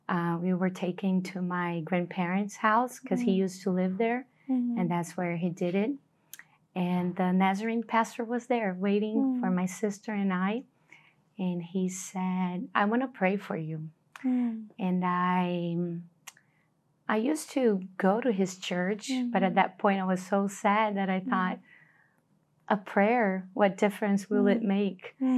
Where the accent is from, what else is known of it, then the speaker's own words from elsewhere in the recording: Rio de Janeiro, Brazil; now in São Paulo, Brazil; Well, I'm from Brazil. I was raised in Rio de Janeiro, and I'm married. I have three kids. And now I live in São Paulo.